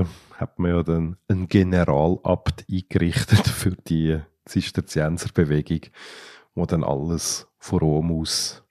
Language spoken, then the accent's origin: German; Switzerland; mit dem, was sie bei uns in der Schweiz im Lavone gemacht haben